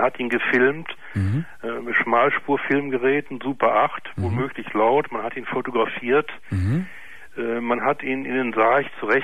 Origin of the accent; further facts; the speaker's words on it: Duisburg, North Rhine-Westphalia, Germany; ich komme aus Duisburg.